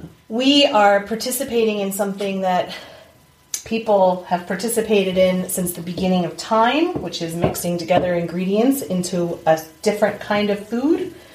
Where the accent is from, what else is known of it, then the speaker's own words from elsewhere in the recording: Amish country, United States; I'm from Amish country, the way they make pretzels, right?